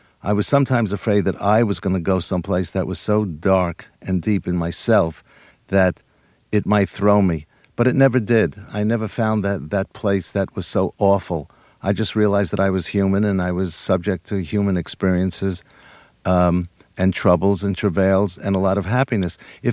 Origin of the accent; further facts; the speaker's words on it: New York, United States; when I was growing up in New York, we lived on the third floor, so I walked up there.